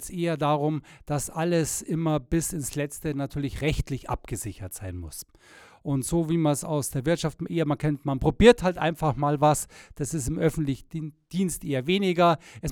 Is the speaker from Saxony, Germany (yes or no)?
no; Unterschleißheim, Bavaria, Germany; auf dieses Amt für meine Heimatstadt Unterschleißheim was zu tun